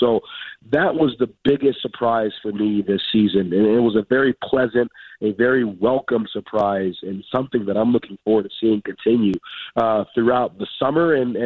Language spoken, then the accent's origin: English; Detroit, Michigan, United States; born there; also born or lived in Chicago; I was born in Detroit. I've lived in Chicago.